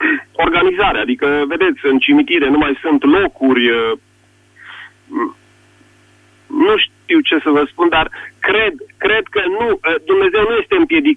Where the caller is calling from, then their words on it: Sălaș, Romania; Vă sunt din Sălaș.